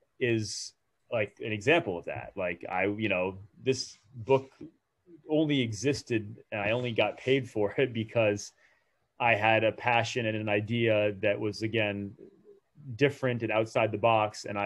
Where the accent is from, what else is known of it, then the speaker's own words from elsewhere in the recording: Rhode Island, United States; To me, North Dakota was the most fascinating, exotic place in the country. growing up in Rhode Island, because you never saw a North Dakota license plate